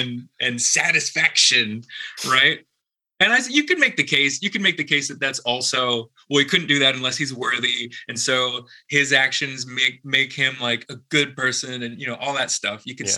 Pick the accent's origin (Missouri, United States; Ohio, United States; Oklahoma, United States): Oklahoma, United States; Alva; so I grew up in Oklahoma. It's really, really common for people from my small town, which is called Alva.